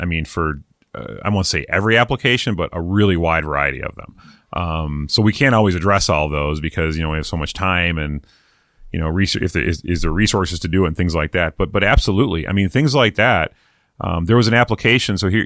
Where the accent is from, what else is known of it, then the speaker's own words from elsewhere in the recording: East Coast, United States; moved away; I'm from the East Coast originally.